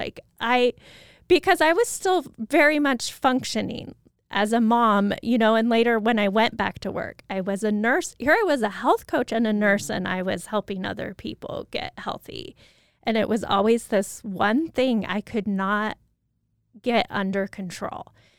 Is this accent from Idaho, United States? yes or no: yes; Moscow, Idaho, United States; so I grew up in Moscow.